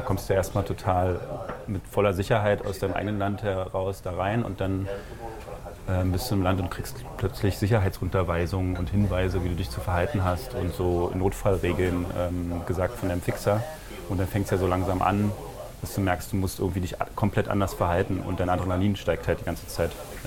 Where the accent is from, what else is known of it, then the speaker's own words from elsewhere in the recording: eastern Germany, Germany; Ich dachte, ich krieg dann so einen Sonderbegrüßung als Ostdeutscher.